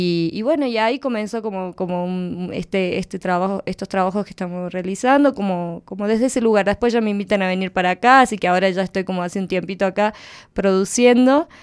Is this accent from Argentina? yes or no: yes; Córdoba, Argentina; Bueno, yo vengo de Córdoba. Bueno, en Córdoba yo me desarrollo tanto en el campo teatral como en el cinematográfico.